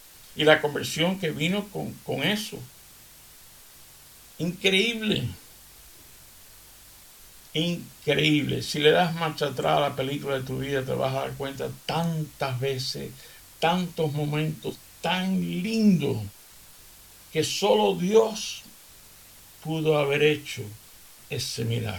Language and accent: Spanish; Seville, Andalusia, Spain; aprendí en Sevilla cuando yo me estaba criando. Mi adolescencia fue en Sevilla, España.